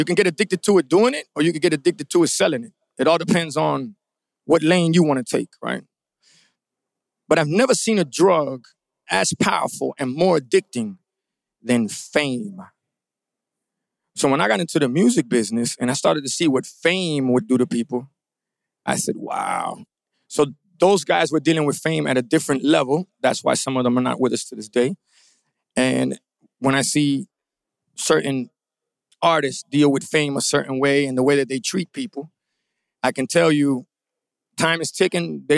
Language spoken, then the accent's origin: English; Miami, Florida, United States; I grew up in Little Havana, is one of my old neighborhoods, La Pequeña Havana on 5th and 5th. I grew up all over Miami